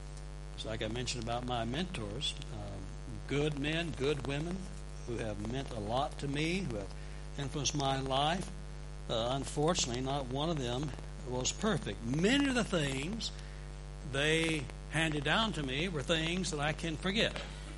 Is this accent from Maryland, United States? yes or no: no; Dallas, Texas, United States; When I was a child, I grew up in Dallas, Texas.